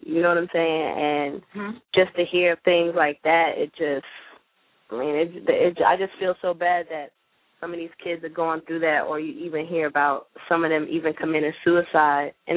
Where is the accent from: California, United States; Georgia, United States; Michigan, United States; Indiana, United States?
Georgia, United States; And, you know, I'm from Georgia, and that's where I live. I'm based out of Atlanta.